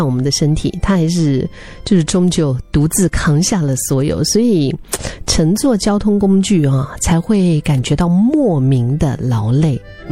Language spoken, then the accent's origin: Chinese; Dali, Yunnan, China; 我就都会想到我的家乡，就是云南大理啊。